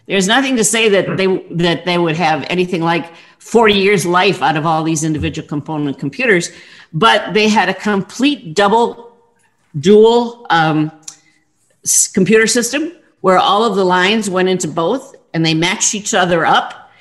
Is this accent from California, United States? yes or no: no; Milwaukee, Wisconsin, United States; And I came from Milwaukee, so I was nearby, and I got a job there, maybe a couple hour drive from my home.